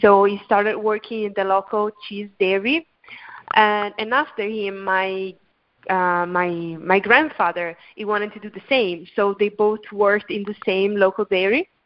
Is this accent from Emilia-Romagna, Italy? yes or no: no; Grigno, Trentino-Alto Adige, Italy; English is a second language; I am in Italy. I'm in North Italy. I am in Grigno, which is my hometown. It's in the province of Trento, so near Lake Garda